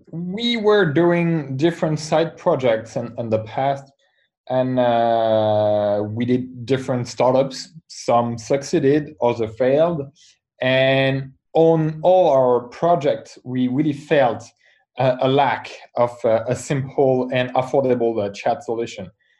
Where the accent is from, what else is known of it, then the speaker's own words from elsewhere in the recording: France; I come from France. I'm a French entrepreneur.